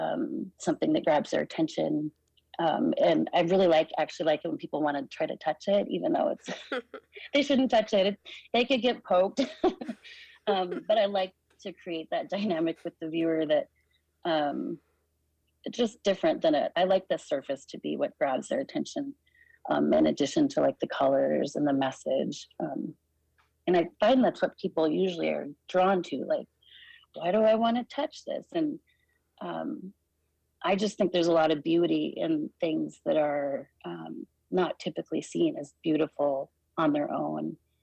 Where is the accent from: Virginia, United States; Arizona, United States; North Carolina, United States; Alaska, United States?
Alaska, United States; Fort Yukon; now in Fairbanks, United States; I'm from Fort Yukon and Gwich'in, and now I live in Fairbanks with my family.